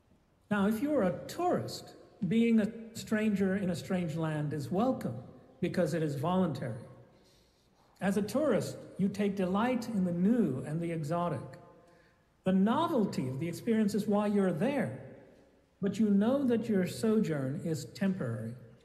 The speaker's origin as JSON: {"language": "English", "town": "Thiruvananthapuram", "region": "Kerala", "country": "India", "tie": "born there", "first_language": "Malayalam", "second_language": "English", "said": "I was born in the city of Trivandrum in the South Indian state of Kerala. My mother tongue is Malayalam."}